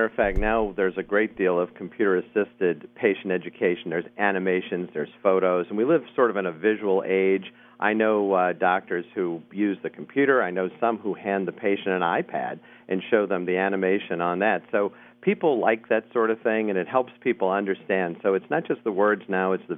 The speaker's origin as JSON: {"language": "English", "town": "New Orleans", "region": "Louisiana", "country": "United States", "said": "Well, as you mentioned, I'm originally from New Orleans. I got my undergraduate degree from Tulane."}